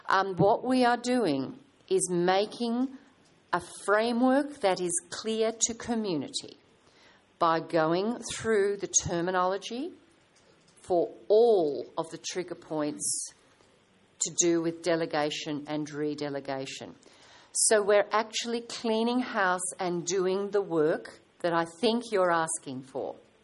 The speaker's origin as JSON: {"language": "English", "country": "Australia", "said": "And as an Australian"}